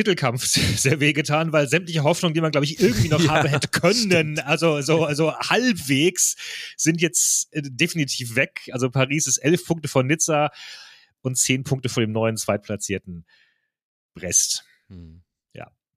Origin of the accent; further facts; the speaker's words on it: Freiburg, Baden-Württemberg, Germany; Sag ich hier als Freiburger